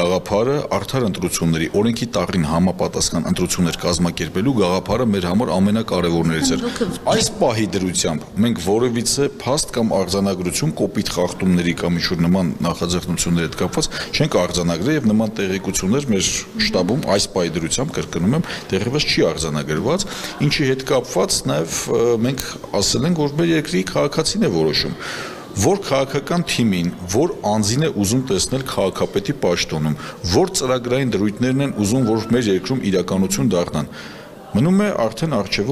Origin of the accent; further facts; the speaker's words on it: Yerevan, Armenia; սա ամենամտահոգիչ ինձ համար հանգամանքն է որպես երևանցի